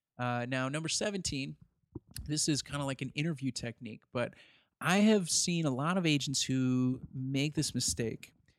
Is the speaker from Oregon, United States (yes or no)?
no; Syracuse, New York, United States; When I go back to my hometown in Syracuse, New York, you know, I can't go to the mall.